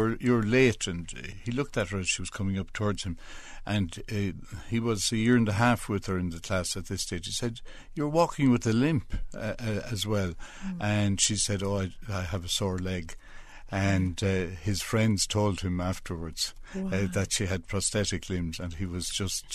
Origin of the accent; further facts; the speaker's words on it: Keena, County Longford, Ireland; Well, I grew up in a rural part of County Longford. Keena is the name of the parish. Close to Ballymahon would be the town that most people would recognise, Goldsmith, the country. Had a very happy childhood there.